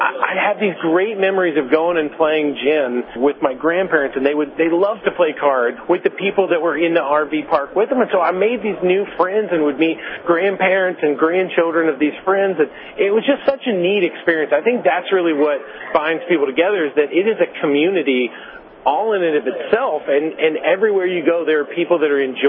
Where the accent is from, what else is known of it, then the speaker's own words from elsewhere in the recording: Alabama, United States; I got introduced to RVing by my grandparents, who would come visit us when I was growing up in Alabama.